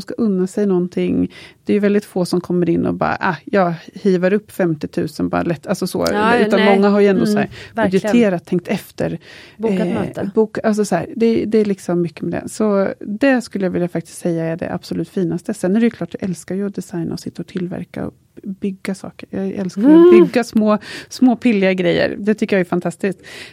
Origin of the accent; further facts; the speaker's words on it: Östergötland, Sweden; now in Stockholm, Sweden; Passande, jag kommer ju från Östergötland, så.